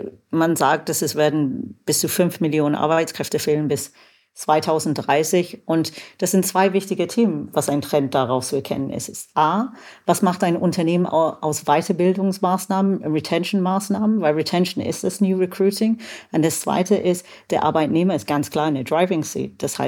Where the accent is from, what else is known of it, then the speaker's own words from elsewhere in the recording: United Kingdom; German is a second language; Und ich komme aus Großbritannien.